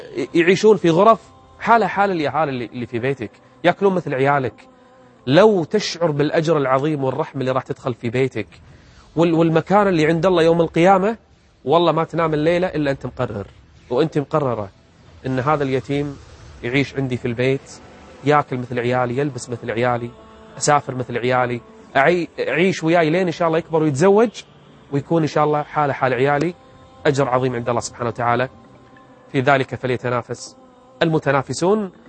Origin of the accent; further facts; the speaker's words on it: Kuwait; عندنا بالكويت 30 طفل